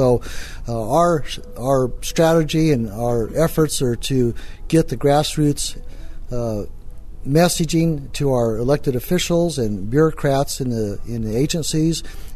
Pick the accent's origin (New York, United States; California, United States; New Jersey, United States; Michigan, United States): California, United States; I'm a rancher from California and a true grassroots, a fifth-generation rancher.